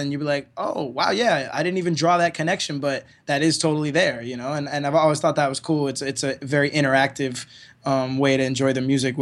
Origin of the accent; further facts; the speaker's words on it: Miami, Florida, United States; you know, we're coming out from Miami. We're a 6-piece band of like bearded, like pirate looking motherfuckers